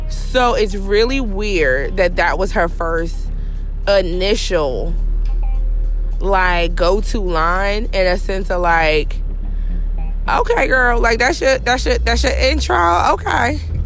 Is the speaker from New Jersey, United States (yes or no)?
yes; New Jersey, United States; So I'm from Jersey. We don't have kiddie discos.